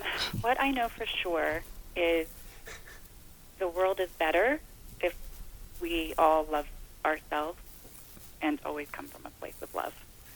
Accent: Ohio, United States; And I will say, having come from growing up in Ohio was, and, you know, God bless my Ohio family.

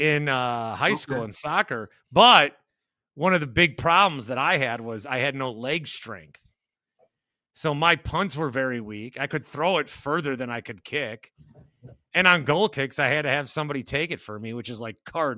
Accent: Chicago, Illinois, United States; Growing up in Chicago, it would have been like the coolest thing ever in the 80s

